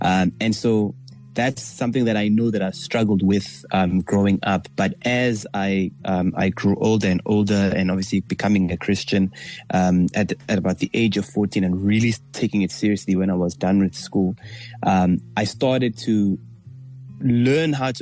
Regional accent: Greytown, KwaZulu-Natal, South Africa; also born or lived in Pietermaritzburg; So I was born in Pietermaritzburg, and then 3 days after my birth, my mother disappeared without a trace, and that's how I got adopted in Greytown.

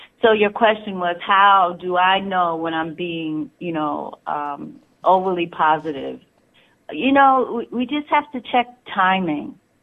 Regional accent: New York, United States; I'm a New Yorker. So in the winter, just as it's beginning to snow

